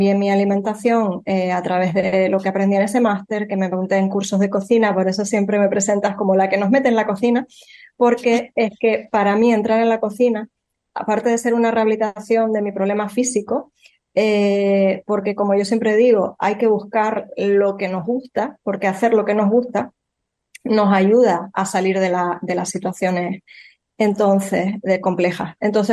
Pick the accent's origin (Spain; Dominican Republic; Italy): Spain; yo tengo 44 años, soy española, vivo en Tenerife